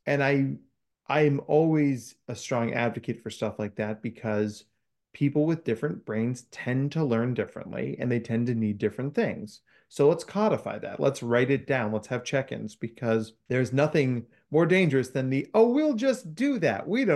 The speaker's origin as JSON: {"language": "English", "region": "New Jersey", "country": "United States", "tie": "born or raised there", "said": "Well, so I grew up in New Jersey and Kevin Smith and Jay Muse and the whole View Askew team were anchored in that part of New Jersey."}